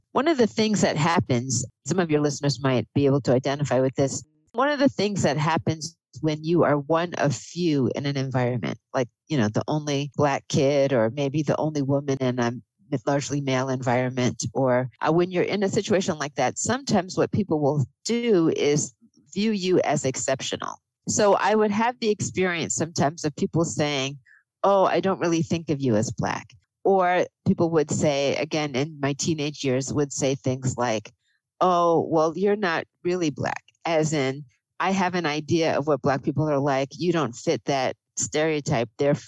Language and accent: English; Bridgewater, Massachusetts, United States; So when I look back on my experience growing up in Bridgewater, I think it was, generally speaking, a relatively positive experience.